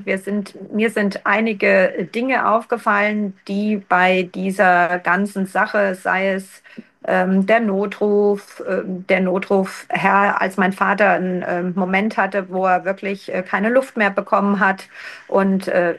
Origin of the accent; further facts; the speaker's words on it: Hesse, Germany; Ich komme aus dem Land Dillkreis. Das ist in Hessen. Bis Kirchen heißt das Örtchen.